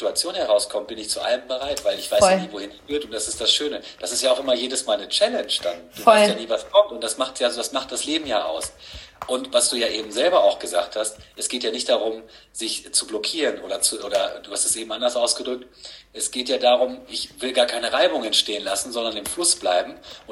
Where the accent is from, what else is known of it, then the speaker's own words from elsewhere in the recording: Gütersloh, North Rhine-Westphalia, Germany; now in Paderborn, Germany; ich wohne jetzt seit 20 Jahren hier. Man könnte sagen, ich komme eigentlich aus Gütersloh, aber es ist nicht so weit.